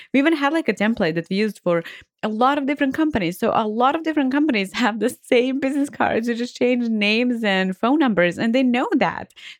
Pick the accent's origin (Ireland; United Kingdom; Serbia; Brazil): Serbia; English is a second language; now in United States; Originally, I'm from Serbia and you can probably hear my accent. But basically, I moved to Las Vegas